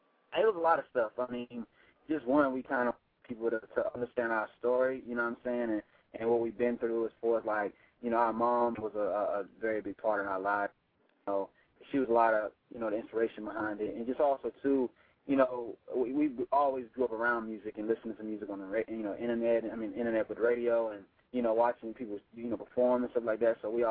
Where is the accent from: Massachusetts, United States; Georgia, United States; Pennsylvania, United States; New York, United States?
Georgia, United States; Savannah; now in Los Angeles, United States; And we're from Savannah, Georgia. … We're songwriters and artists. And, yeah, out here in L.A., you know, doing our thing.